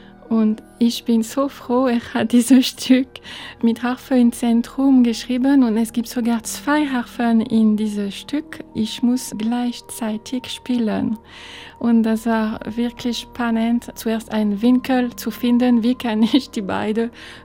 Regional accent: France; German is a second language; Ich komme aus Frankreich

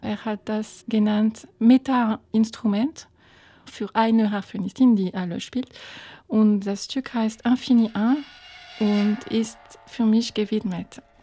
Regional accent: France; German is a second language; Ich komme aus Frankreich

